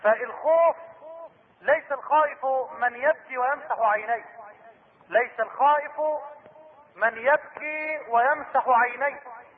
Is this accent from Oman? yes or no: no; Egypt; واجعل بلدنا مصر بلدا آمنا مطمئنا